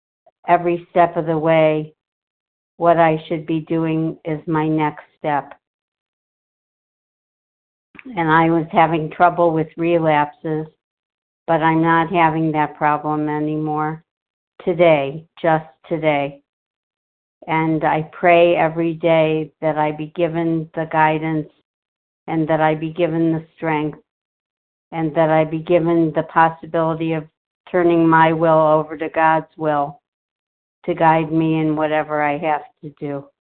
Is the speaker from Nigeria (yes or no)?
no; Cleveland, Ohio, United States; I'm from Cleveland, Ohio.